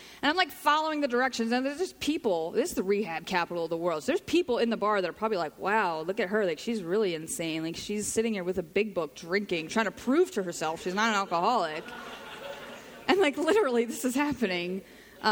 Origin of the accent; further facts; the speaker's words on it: New Jersey, United States; I say Natty Ice because I'm from Jersey.